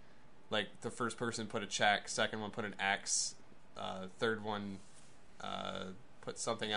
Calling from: Flint, Michigan, United States; Because I'm coming from Flint, Michigan area

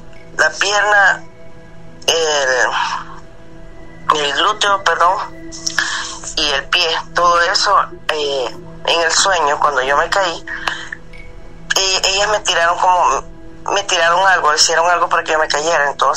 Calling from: England, United Kingdom; de Inglaterra.

